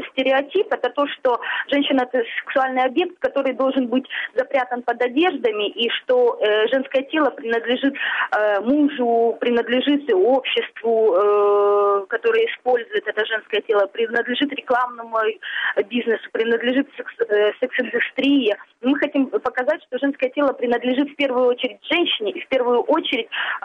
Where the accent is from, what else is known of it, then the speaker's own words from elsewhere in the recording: Ukraine; даже мы, девушки из Украины, мы готовы приезжать в Минск